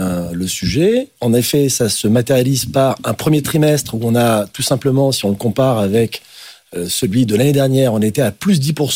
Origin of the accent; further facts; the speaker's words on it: France; La conséquence visible chez nous en France, c'est l'inflation